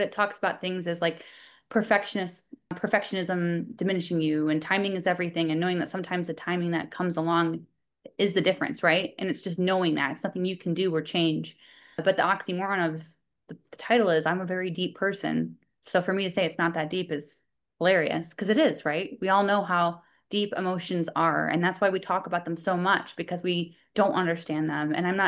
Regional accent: Midwest, United States; also born or lived in Illinois / Indiana; No, I'm from the Midwest. Went to school in Illinois, like you said, and I was in Indiana

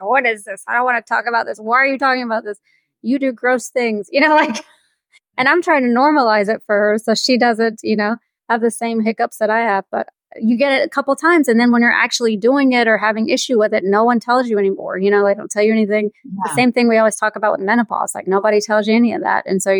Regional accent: the South, United States; I mean, I grew up in the South, so I mean, we were heavily not, you know, told about anything.

